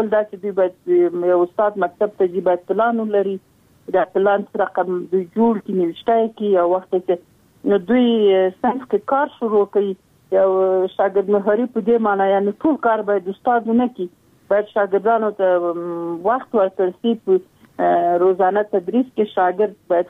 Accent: Mohammad Agha, Logar, Afghanistan; د لوګر ولایت یم، د محمد اغي ولسوالي او د سرخاو د کلی.

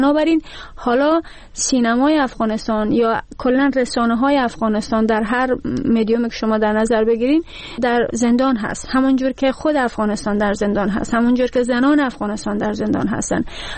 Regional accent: Slovakia; من شهروند اسلوواکی هستم، در اسلوواکی درس خوندم، بزرگ شدم

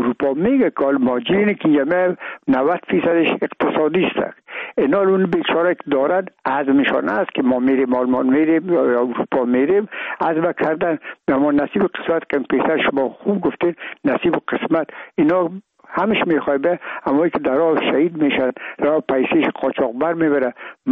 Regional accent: Afghanistan; میگم ما افغان هستیم

